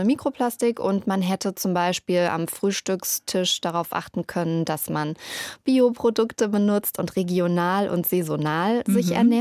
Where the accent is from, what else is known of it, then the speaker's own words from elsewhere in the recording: Bad Soden am Taunus, Hesse, Germany; Ich komme nämlich aus der Fleischwursthauptstadt Hessens, aus Bad Soden am Taunus.